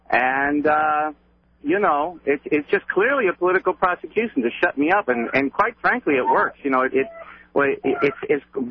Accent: East, United States; I'm an Irish Catholic from the East, just like the Kennedys, and I went through my state of rebellion and rejection.

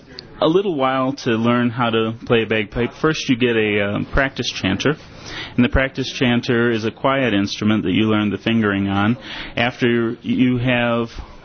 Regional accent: Detroit, Michigan, United States; born there; I was born up in Detroit, uh-huh. Our Detroit area

